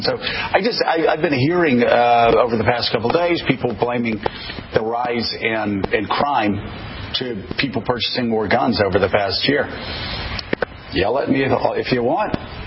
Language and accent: English; the South, United States; growing up in the South, growing up in a gun culture.